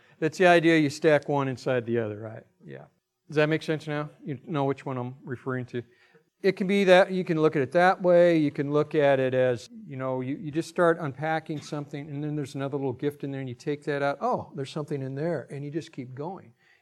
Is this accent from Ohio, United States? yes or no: no; Nebraska, United States; I grew up in Nebraska. I like wide open spaces, but oceans make me very nervous